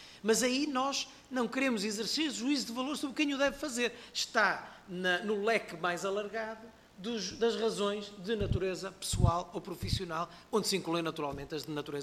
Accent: Braga, Portugal; o PSD apresenta 19 deputados candidatos no distrito de Braga, que é aquele de onde eu sou oriundo.

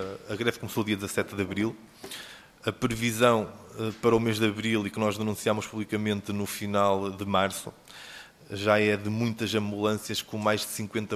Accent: Bragança, Portugal; como é o caso do distrito de onde eu sou, de Bragança.

